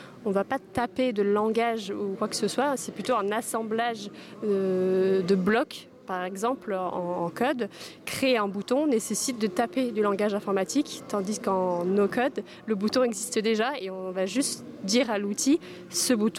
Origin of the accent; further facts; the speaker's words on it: Quimper, Brittany, France; j'ai 26 ans, je suis originaire de Quimper